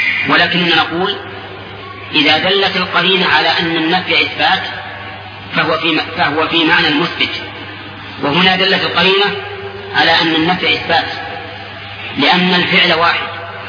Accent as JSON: {"language": "Arabic", "country": "Saudi Arabia", "said": "كما يوجد عندنا في السعودية"}